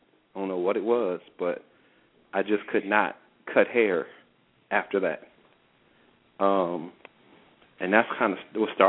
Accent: Inglewood, California, United States; now in Atlanta, United States; Where I'm from. I'm from Los Angeles, Inglewood, California.

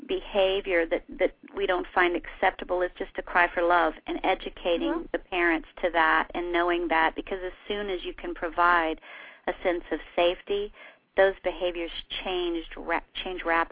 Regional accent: South Carolina, United States; I went back home to my home state, which I have to clarify is South Carolina, by the way. I was officially born in North Carolina.

